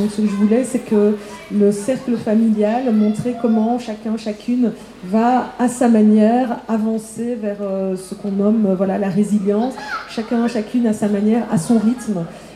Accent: Liège, Wallonia, Belgium; je viens de Liège, vous entendez peut-être mon accent

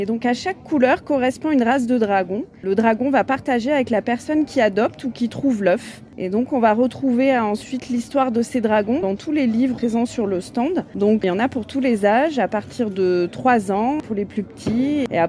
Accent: Valence, Auvergne-Rhône-Alpes, France; Sinon, nous, on vient de Valence, dans la Drôme.

